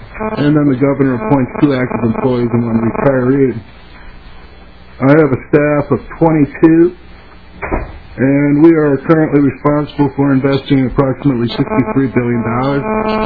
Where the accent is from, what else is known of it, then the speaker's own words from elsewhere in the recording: Winona, Minnesota, United States; And, you know, we're from Minnesota. We understand that. I was born and raised in Winona.